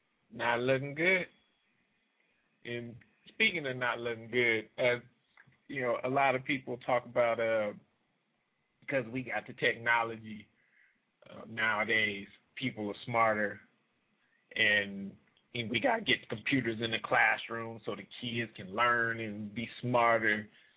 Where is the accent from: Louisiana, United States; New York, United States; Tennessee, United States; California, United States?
Louisiana, United States; New Orleans; down in my hometown, New Orleans